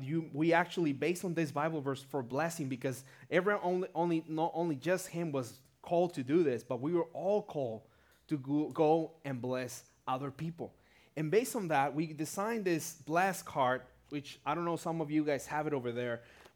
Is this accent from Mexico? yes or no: yes; Tijuana, Baja California, Mexico; For me, I'm born and raised in Tijuana. My wife, Rita, is over there one of my daughters, Amy. And so we grew up here in Tijuana. We were from town. We actually used to live a couple of blocks from this campus.